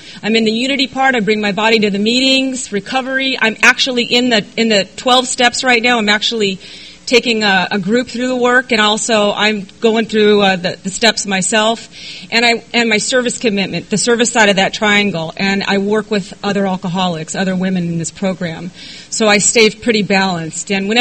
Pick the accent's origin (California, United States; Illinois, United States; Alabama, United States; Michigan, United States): California, United States; Coronado; I grew up in Coronado, so no, I didn't have money. We were the poorest ones there.